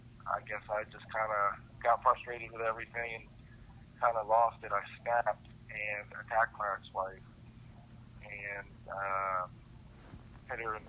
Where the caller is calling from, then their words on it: Maryland, United States; I'm calling from Southern Maryland Pre-Release Unit.